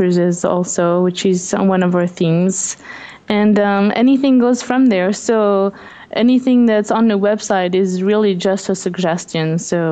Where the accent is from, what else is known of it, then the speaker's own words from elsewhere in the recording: the Alps, France; English is a second language; As you can hear my accent, I was born there, born and raised in the Alps.